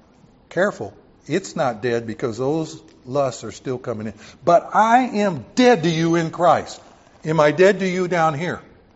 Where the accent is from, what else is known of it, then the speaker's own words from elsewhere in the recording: the South, United States; Well, I grew up in the South where they made their own rules, not by biblical rules, okay?